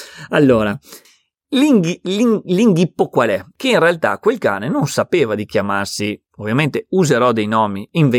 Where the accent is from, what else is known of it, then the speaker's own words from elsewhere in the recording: Veneto, Italy; sono veneto e la maggior parte dei miei allievi è veneta